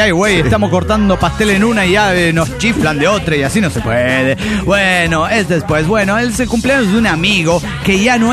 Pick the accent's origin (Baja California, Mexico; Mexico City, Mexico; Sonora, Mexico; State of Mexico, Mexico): Baja California, Mexico; Ensenada; de Ensenada, México.